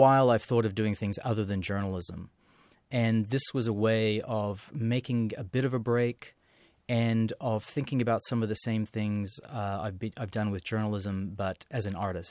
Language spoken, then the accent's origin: English; Australia; But growing up in Australia, they commemorate Anzac Day